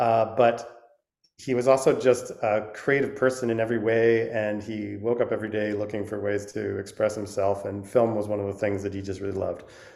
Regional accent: Vancouver, British Columbia, Canada; I grew up in Vancouver, Canada, and immediately after high school, I went traveling actually with a video camera

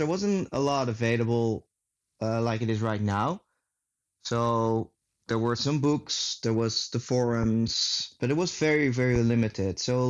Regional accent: The Hague, South Holland, Netherlands; now in Amsterdam, Netherlands; I'm originally from The Hague. I live in Amsterdam now, but I am from The Hague.

